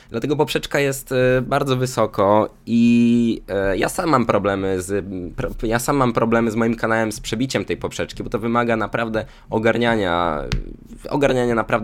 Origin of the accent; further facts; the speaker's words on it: Podlaskie Voivodeship, Poland; now in Warsaw, Poland; czy mam wrócić na moje rodzinne, do moich rodzinnych stron na wschodzie Polski, Podlasie pozdrawiam, elo.